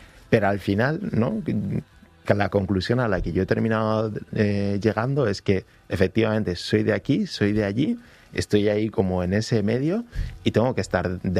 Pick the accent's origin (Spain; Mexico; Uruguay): Spain; Huesca, Aragon; me pregunta, ¿de dónde eres? De Huesca, ¿no?